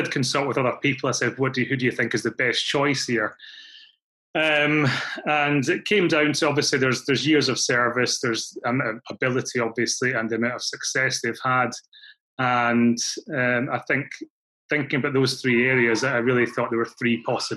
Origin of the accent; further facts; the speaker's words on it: Glasgow, Scotland, United Kingdom; I'm from Glasgow